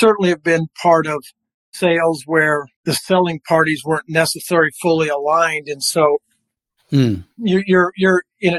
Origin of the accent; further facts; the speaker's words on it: Nebraska, United States; I mean, I grew up in Nebraska, went to undergrad and law school at Nebraska.